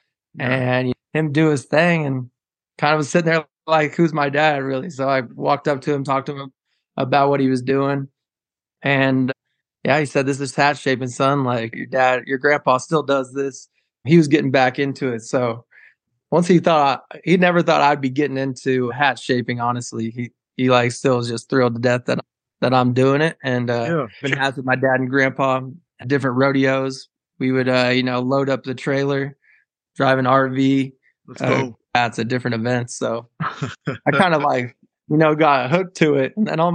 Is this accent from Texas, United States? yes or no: no; Denver, Colorado, United States; Growing up in Denver, I played sports. I was a three-sport athlete, baseball, basketball, and football.